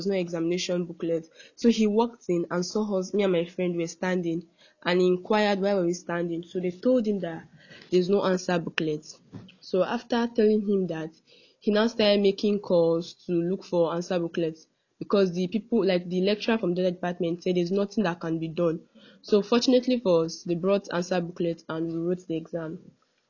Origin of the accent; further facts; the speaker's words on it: Edo, Nigeria; He asked me where I'm from because I'm actually from Edo State.